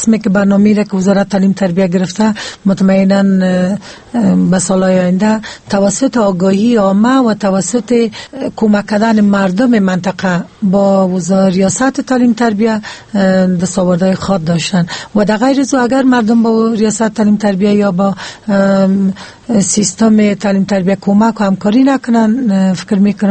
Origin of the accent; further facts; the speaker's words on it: Paktika, Afghanistan; به ولایت خودم که بسیار مثال خوب است که اولین ولایت میگیم که ولایت پکتیکای